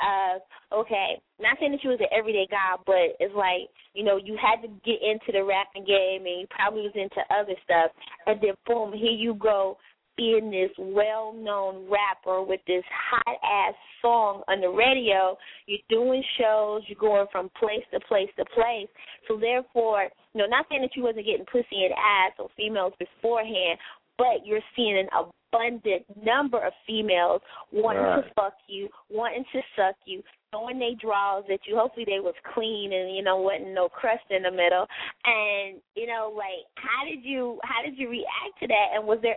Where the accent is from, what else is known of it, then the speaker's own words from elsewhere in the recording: Greensboro, North Carolina, United States; I'm from North Carolina.